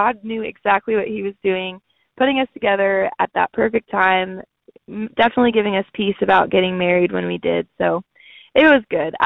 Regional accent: New York, United States; now in Nashville, United States; Growing up in New York, it just didn't seem like that was a really viable career option. But living in Nashville, it definitely seemed possible.

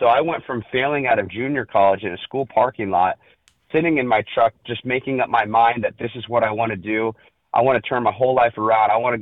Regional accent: Huntington Beach, California, United States; back here in my hometown, Huntington Beach, California

